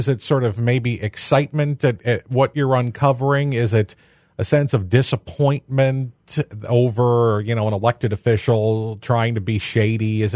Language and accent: English; Illinois, United States; I'm from Henry County, so I vaguely remember that going on in Bureau County nearby.